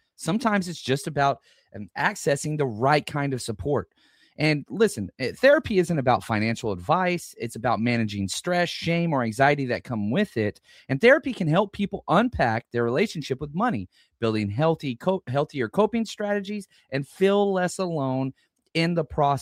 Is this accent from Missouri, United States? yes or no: no; Texas, United States; I grew up in Texas, mind you.